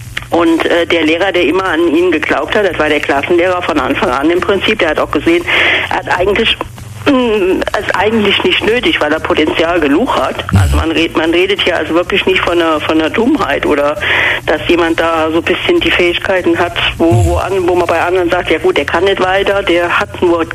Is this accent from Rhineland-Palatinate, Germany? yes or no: yes; Rhineland-Palatinate, Germany; Ich bin ja aus der Nähe von Koblenz.